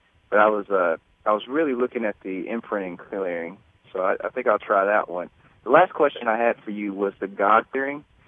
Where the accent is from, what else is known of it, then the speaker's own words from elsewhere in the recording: the South, United States; I grew up in the South, and in most of the Southern Black communities